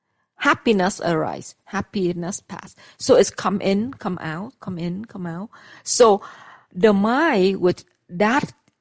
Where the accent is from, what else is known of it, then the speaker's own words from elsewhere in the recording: Vietnam; Like, I'm not talking about English, or I'm from Vietnam, so or Vietnamese, or English, or whatever, or Thai, right?